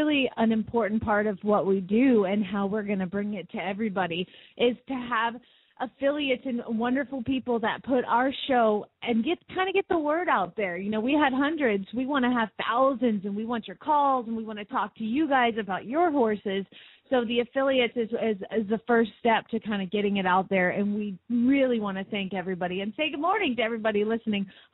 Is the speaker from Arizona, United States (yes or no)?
yes; Phoenix, Arizona, United States; from Phoenix, Arizona.